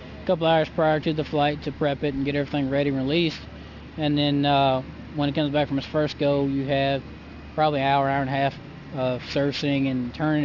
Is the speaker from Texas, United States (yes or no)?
yes; DeKalb, Texas, United States; From DeKalb, Texas.